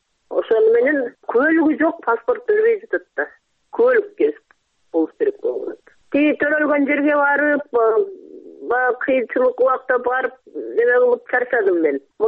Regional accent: Özgön, Osh Region, Kyrgyzstan; Өзгөндөн болом.

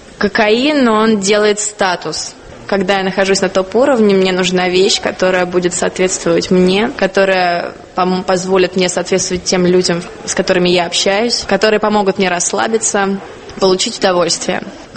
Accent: Moscow, Russia; Мне сейчас 20 лет. Родилась я, выросла в Москве, в очень обеспеченной семье.

